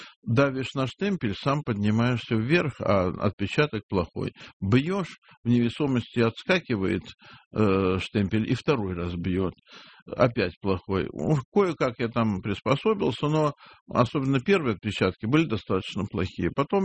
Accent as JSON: {"language": "Russian", "region": "Saint Petersburg", "country": "Russia", "said": "Нет, я ленинградец."}